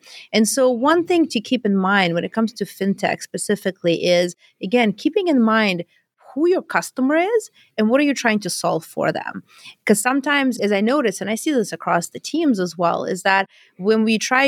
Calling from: San Jose, California, United States; I'm calling in from San Jose, California.

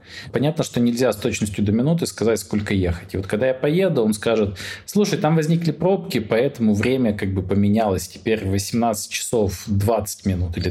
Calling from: Zurich, Switzerland; Я звоню из Цюриха.

